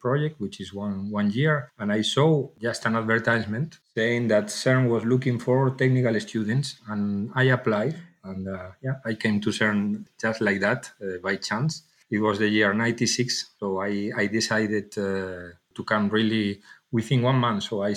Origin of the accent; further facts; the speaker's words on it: A Coruña, Galicia, Spain; born there; English is a second language; I'm Spanish. I was born in La Coruña, in Galicia. I studied in Spain also in the University of Vigo Mechanical Engineering.